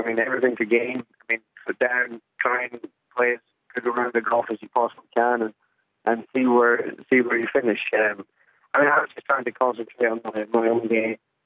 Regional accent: Scotland, United Kingdom; Yes, I have experience playing Lynx golf, obviously growing up in Scotland, playing Nathan Barr and all the local courses around here.

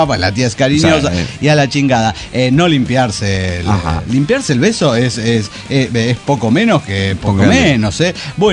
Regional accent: Toluca, State of Mexico, Mexico; de Toluca la Bella.

